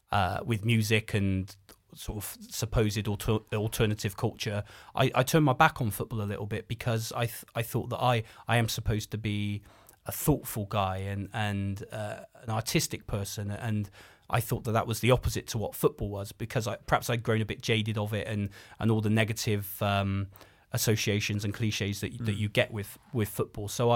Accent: England, United Kingdom; the fact that the band formed in Cardiff, Wales, we're all English, and we're often misrepresented as being Welsh

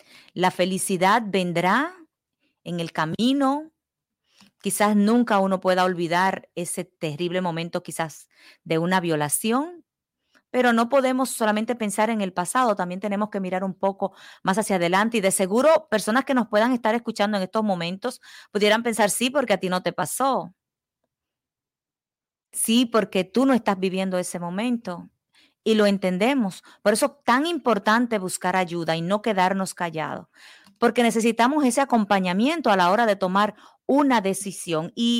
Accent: Dominican Republic; moved away; also born or lived in Puerto Rico; yo vengo de República Dominicana y conozco historias en mi propio país, en Puerto Rico, donde estuve viviendo 17 años

